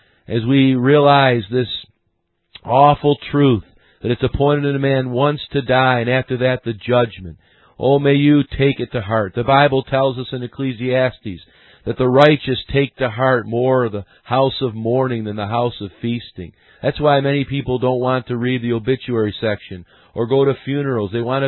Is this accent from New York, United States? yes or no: yes; Syracuse, New York, United States; When I grew up in Syracuse